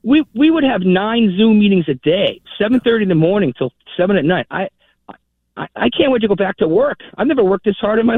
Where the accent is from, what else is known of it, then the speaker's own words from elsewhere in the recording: Boston, Massachusetts, United States; I'm born in, you know, I'm from Boston. This is where I grew up. That's where I live, my life here. Went to BU